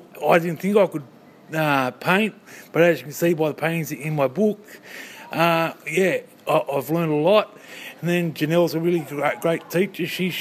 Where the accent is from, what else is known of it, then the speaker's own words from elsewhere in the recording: Moree, New South Wales, Australia; born there; I was born here in Moree in 1967.